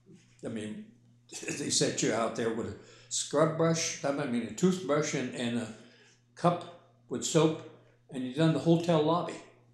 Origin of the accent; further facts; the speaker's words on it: Gary, Indiana, United States; born there; I was born in Gary, Indiana, March 6, 1924.